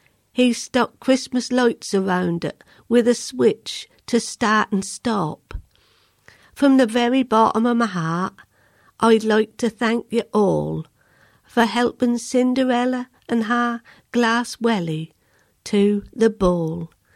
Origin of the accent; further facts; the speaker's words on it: East of England, United Kingdom; accent: Norfolk; Now, I know you all like my accent because I've been told. Now, I don't know how many of you know that I'm a member of Friends of Norfolk Dialect